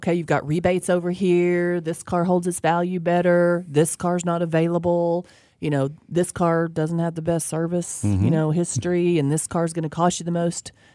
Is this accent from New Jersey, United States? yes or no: yes; New Jersey, United States; No, I like to be beat up and, you know, I'm from New Jersey.